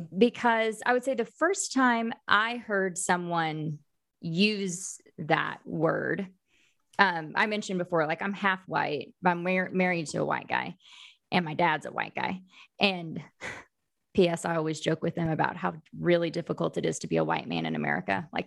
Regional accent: United States; I would say it's been my experience as an American student, especially

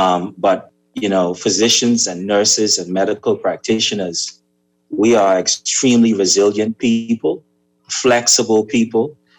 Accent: Eleuthera, Bahamas; also born or lived in Nassau; I was born in Eleuthera, born in Nassau, and lived my entire life in Eleuthera until I went off to school. So it was fortuitous for me to come back home and pave the ground.

